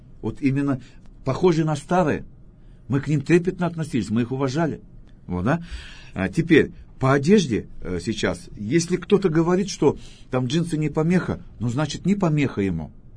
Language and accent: Russian; Kazakhstan; А так как я казах, у меня есть много друзей мусульман.